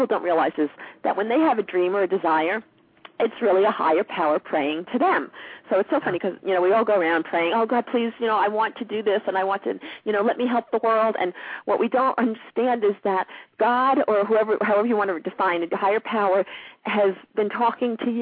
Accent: New York, United States; Excuse my language, but I'm from New York, so.

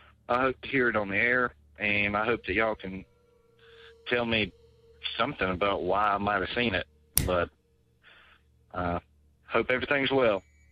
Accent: North Carolina, United States; I'm from North Carolina.

